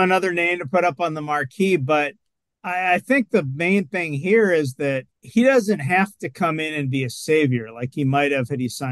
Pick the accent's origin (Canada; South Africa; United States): Canada; Well, I'm Canadian, so of course I feel for Toronto.